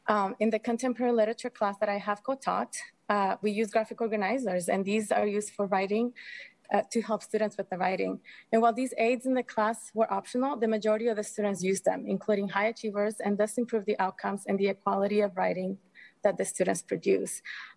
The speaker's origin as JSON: {"language": "English", "town": "Guatemala City", "region": "Guatemala Department", "country": "Guatemala", "tie": "born or raised there", "first_language": "Spanish", "second_language": "English", "lives_now": "Rochester, United States", "said": "I grew up speaking Spanish and French in Guatemala City and learning English in middle school"}